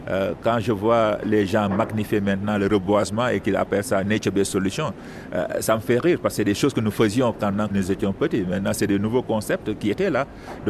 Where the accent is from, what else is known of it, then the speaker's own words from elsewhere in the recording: Senegal; je suis sénégalais, et on se disait en 2035, qu'est-ce que sera le territoire sénégalais?